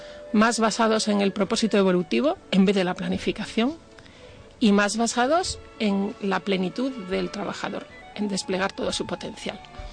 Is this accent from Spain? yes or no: yes; Medellín, Extremadura, Spain; Yo soy de Medellín, Extremadura.